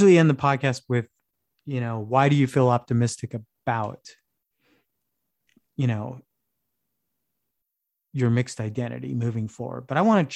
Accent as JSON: {"language": "English", "town": "Escondido", "region": "California", "country": "United States", "tie": "born or raised there", "said": "It was in San Diego, a little town called, a big town now, called Escondido."}